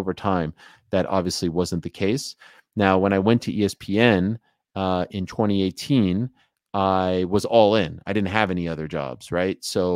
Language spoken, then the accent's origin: English; Montreal, Quebec, Canada; I'm a kid from Montreal.